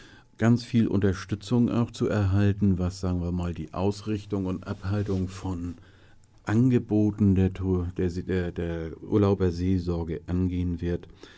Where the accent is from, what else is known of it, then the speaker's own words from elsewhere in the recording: Flensburg, Schleswig-Holstein, Germany; born there; dann über Flensburg, meiner Geburtsstadt, zurück